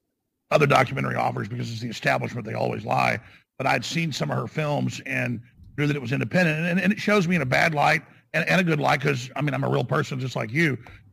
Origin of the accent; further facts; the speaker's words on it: Texas, United States; But I'm not a screenwriter. … from Texas.